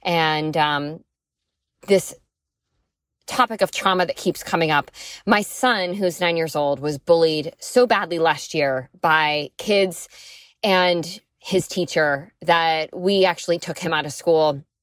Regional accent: New Jersey, United States; I'm from New Jersey.

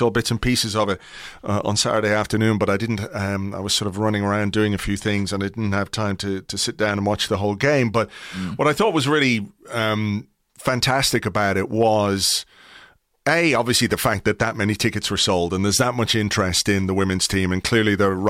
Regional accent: Dublin, County Dublin, Ireland; no, I'm from Kimmage, just up the road here.

